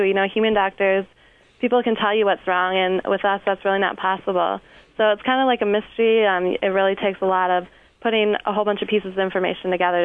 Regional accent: Escanaba, Michigan, United States; I'm from Escanaba, which is in the UP.

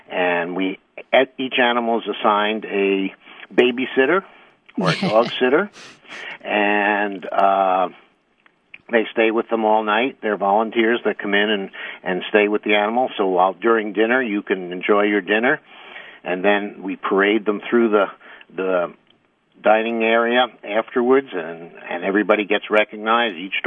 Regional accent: New Jersey, United States; now in Michigan, United States; That's how I came out to Michigan from New Jersey, was to be a vet at the through MSU.

